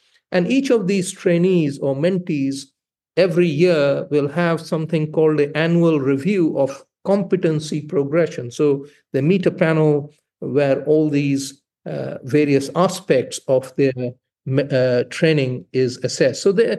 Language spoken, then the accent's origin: English; India; moved away as an adult; now in United Kingdom; I was born and bred in India. I lived half my life in India. I was trained as a surgeon in India before I came over